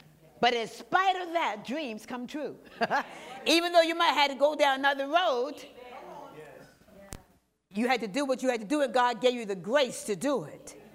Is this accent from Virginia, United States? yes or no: yes; Richmond, Virginia, United States; I was raised in Richmond.